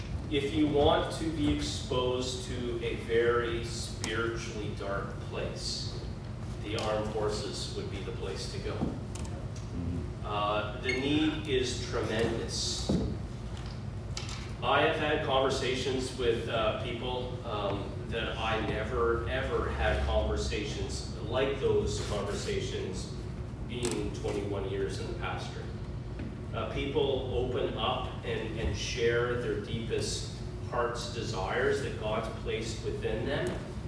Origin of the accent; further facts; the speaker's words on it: Saskatchewan, Canada; now in Charlottetown, Canada; I'm originally from Saskatchewan. I grew up in Saskatchewan.